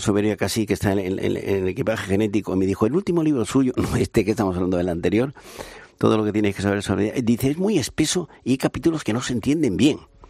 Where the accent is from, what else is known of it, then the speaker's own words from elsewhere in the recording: Andalusia, Spain; now in Madrid, Spain; yo soy andaluz, aunque llevo en Madrid tres cuartos de vida